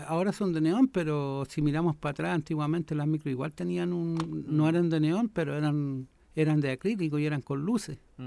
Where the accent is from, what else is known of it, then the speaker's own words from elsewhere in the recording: San Joaquín, Santiago Metropolitan, Chile; yo soy de acá, de San Joaquín.